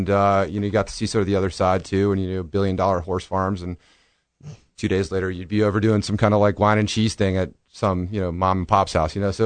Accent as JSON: {"language": "English", "town": "Charlottesville", "region": "Virginia", "country": "United States", "tie": "born or raised there", "said": "born and bred in Charlottesville. I'm 37"}